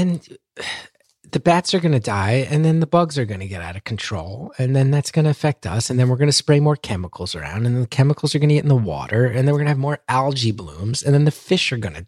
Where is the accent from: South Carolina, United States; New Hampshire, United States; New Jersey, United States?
New Jersey, United States; I've seen bats growing up in New Jersey.